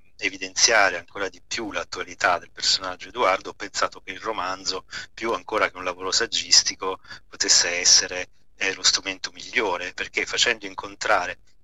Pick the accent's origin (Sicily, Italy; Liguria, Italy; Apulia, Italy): Apulia, Italy; Taranto; now in Milan, Italy; io sono un tarantino che vive a Milano